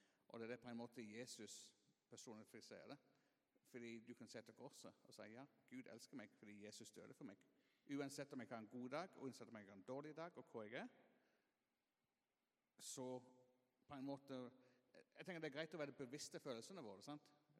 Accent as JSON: {"language": "Norwegian", "region": "England", "country": "United Kingdom", "tie": "born or raised there", "second_language": "Norwegian", "said": "jeg er mann og jeg er engelskmann. Og når vi vokser opp i England, sant, så har vi fortalt at stiff upper lip, sant?"}